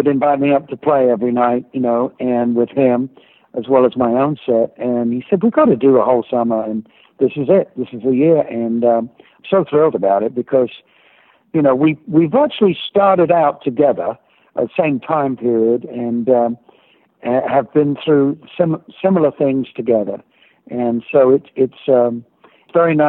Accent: England, United Kingdom; now in United States; So I never have to give up my British passport, which I would never do. And I would not have become an American citizen had I not been able to keep my English passport.

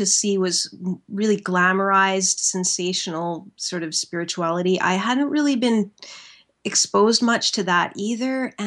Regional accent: Canada; And I don't come from much of a religious background. I'm Canadian.

